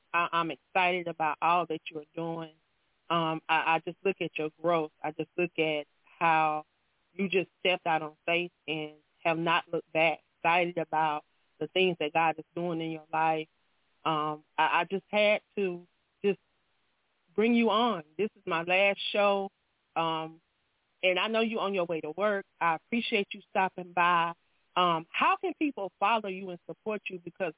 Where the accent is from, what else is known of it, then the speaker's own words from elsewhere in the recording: Anderson, South Carolina, United States; my hometown.